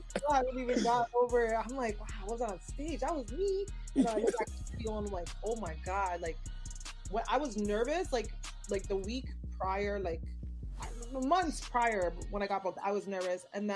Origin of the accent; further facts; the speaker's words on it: Toronto, Ontario, Canada; You know, I'm from Canada. I'm from Toronto, so I gotta represent.